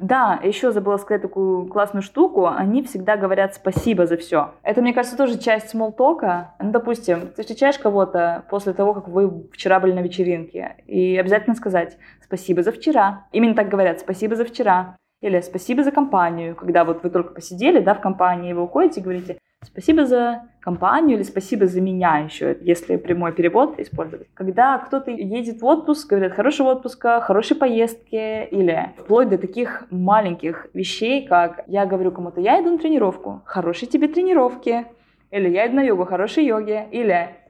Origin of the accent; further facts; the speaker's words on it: Arkhangelsk, Arkhangelsk Oblast, Russia; сидела, зубрила в Архангельске, откуда я родом.